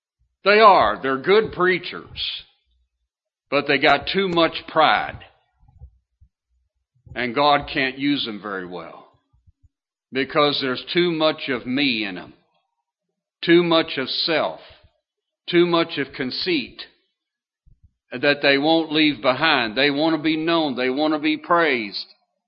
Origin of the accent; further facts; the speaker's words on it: Kentucky, United States; moved away; I'm from Kentucky. And I love … In fact, every time I hear that song, it brings a tear to my eye … And I've often thought how wonderful it would be to move back to Kentucky.